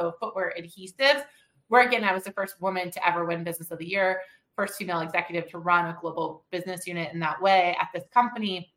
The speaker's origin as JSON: {"language": "English", "region": "Wisconsin", "country": "United States", "tie": "born or raised there", "said": "I grew up in the Midwest in Wisconsin."}